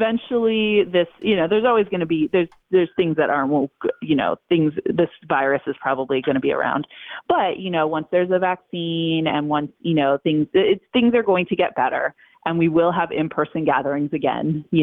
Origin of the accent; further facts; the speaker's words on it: Florida, United States; now in Pennsylvania, United States; it's hard in Pennsylvania. I'm from Florida originally.